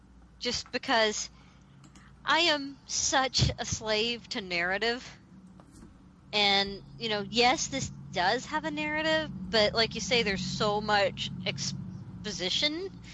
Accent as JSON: {"language": "English", "town": "Knoxville", "region": "Tennessee", "country": "United States", "tie": "born or raised there", "said": "From my hometown of Knoxville, Tennessee."}